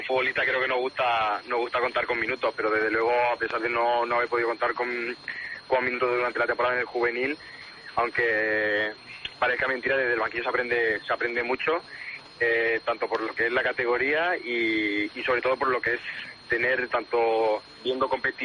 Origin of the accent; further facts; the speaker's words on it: Andalusia, Spain; Vengo de la provincia de Málaga, sí.